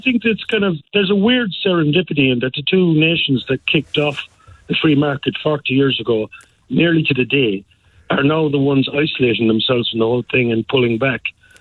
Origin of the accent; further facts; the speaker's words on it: Ireland; Well, I mean, I'm not British, I'm not English, but the Irish have skin in the game.